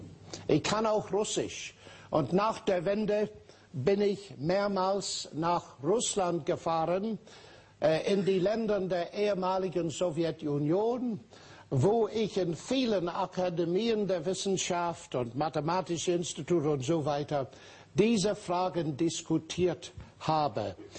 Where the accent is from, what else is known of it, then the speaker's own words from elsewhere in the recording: Northern Ireland, United Kingdom; German is a second language; Ich bin gebürtige Ire aus Nordirland. Und als ich vor vielen Jahren nach Cambridge kam, um Mathematik zu studieren